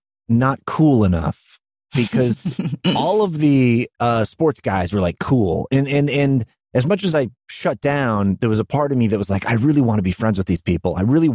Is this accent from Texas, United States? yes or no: no; Chicopee, Massachusetts, United States; also born or lived in Longmeadow, Massachusetts; We moved to this from Chicopee, Massachusetts, which is a very blue collar town, to a more affluent part of Massachusetts, Longmeadow, Massachusetts.